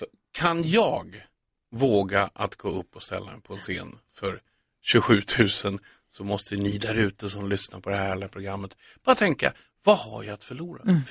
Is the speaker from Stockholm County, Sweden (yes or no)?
yes; Sollentuna, Stockholm County, Sweden; Jag är uppväxt i Sollentuna och i norr om Stockholm